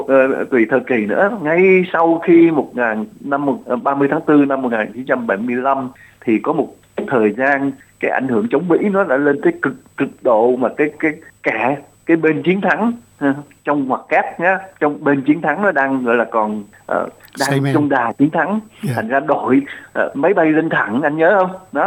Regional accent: Southern Vietnam, Vietnam; now in Australia; tôi sinh ra và sinh trưởng ở miền Nam Việt Nam và tôi đi qua Úc, thành ra tôi hoàn toàn không có một khái niệm, không có cái kinh nghiệm nào về cái ngôn ngữ miền Bắc

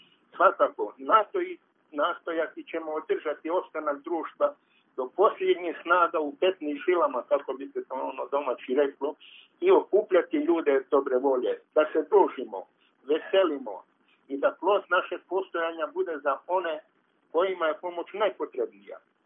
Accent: Karlovac County, Croatia; Mi smo iz Karlovačke županije

